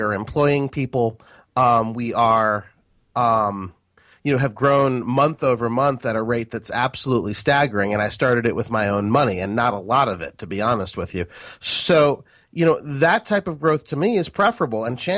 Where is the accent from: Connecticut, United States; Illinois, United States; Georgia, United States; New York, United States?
Connecticut, United States; Trumbull; also born or lived in Westport / Texas; I grew up in Trumbull and Westport. So, you know, coming back to Connecticut and coming to the Hartford area seemed very, very natural for me because this feels and more like home.